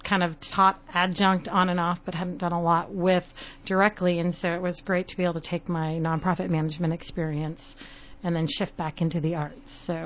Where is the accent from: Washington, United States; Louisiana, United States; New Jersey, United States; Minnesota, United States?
Minnesota, United States; But I grew up in Minnesota. I don't know. We can't help it come back, I think. I've left 3 different times and come back every time.